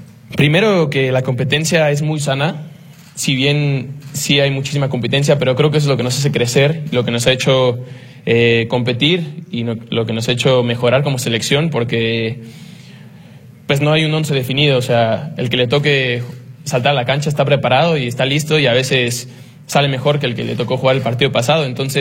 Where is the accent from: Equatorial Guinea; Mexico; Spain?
Mexico; somos mexicanos y nos sobreponemos de todo